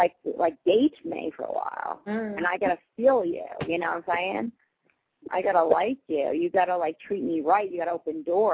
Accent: New York, United States; I ain't no Southern Belle. I'm from New York and I'll do it.

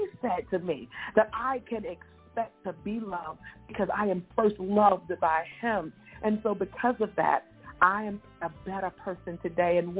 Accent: Bronx, New York, United States; because I grew up in the South Bronx, because I had an alcoholic mother.

